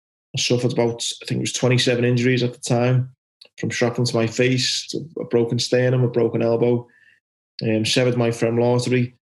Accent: Bootle, North West England, United Kingdom; Yeah, so I grew up in Liverpool, a place called Bootle

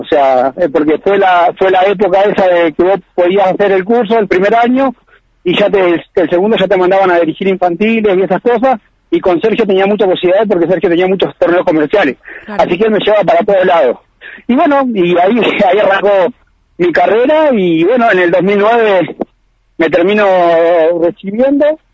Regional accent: Sunchales, Santa Fe, Argentina; born there; now in Rafaela, Argentina; Sí, nací en Sunchales.

